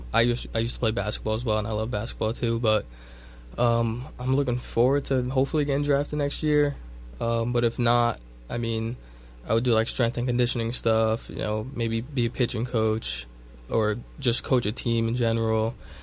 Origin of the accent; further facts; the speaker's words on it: Linden, New Jersey, United States; Yeah, I'm from Linden, New Jersey. Pretty much born and raised there for, 21 years now.